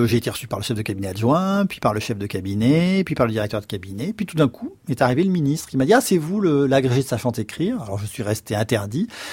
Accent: Montpellier, Occitanie, France; Donc j'ai grandi à Montpellier et donc il était plus facile d'aller à Florence ou même à Rome que d'aller à Paris.

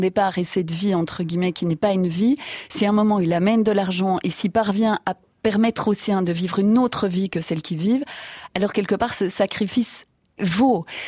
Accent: Belgium; moi je peux parler pour la Belgique, puisque je viens de Belgique

